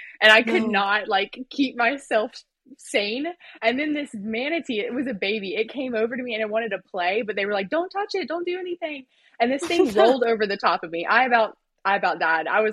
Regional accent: Saluda, North Carolina, United States; So I actually grew up in a tiny little mountain town called Saluda, North Carolina. It's just south of Asheville.

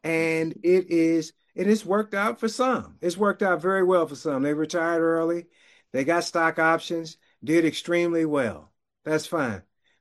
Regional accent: University City, Missouri, United States; My hometown of University City, St. Louis, has more Chinese businesses in a mile square block than there are Black businesses in that town.

